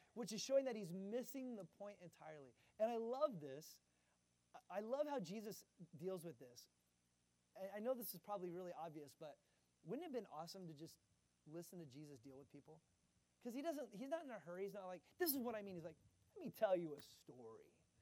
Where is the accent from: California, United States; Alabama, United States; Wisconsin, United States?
California, United States; But I'm from California. Okay, that's wilderness.